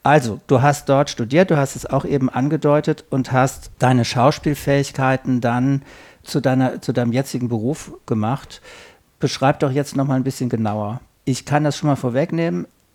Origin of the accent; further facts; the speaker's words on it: Saarland, Germany; born there; Ich bin gebürtiger Saarländer